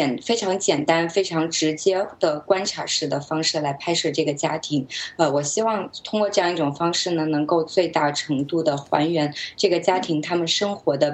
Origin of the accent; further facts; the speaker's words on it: Wuhan, Hubei, China; 和我们比如说像我是来自武汉，和我居住的特别近